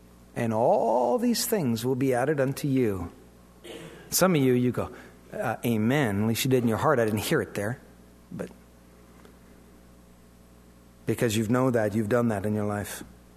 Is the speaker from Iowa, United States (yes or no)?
yes; Iowa, United States; Now, I'm born and raised in Iowa. And listen, when you're a farmer down there, that was serious stuff.